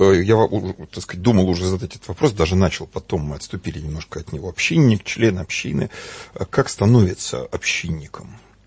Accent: Belarus; Я вот, например, белорус.

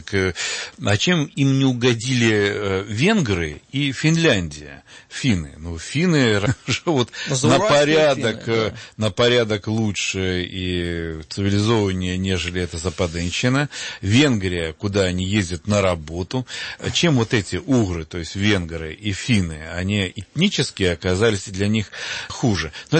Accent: Odesa, Odesa Oblast, Ukraine; я вырос в Одессе, собственно, родился, да. Там семья и так далее, и так далее. И для меня Украина – это моя страна. Я ее не собираюсь никому отдавать. Я там родился, я там закончил университет.

